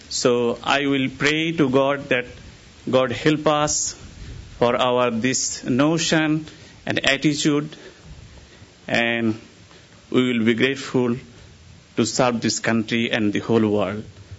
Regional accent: Bangladesh; now in United States; I am from Bangladesh.

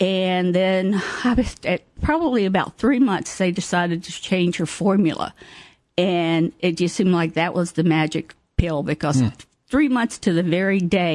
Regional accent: Waynesboro, United States; But I was born and raised in Waynesboro, lived there all my life, except for a short period when I was about 5 years old. We lived in Whitehall, where my father was a manager for a farm out there.

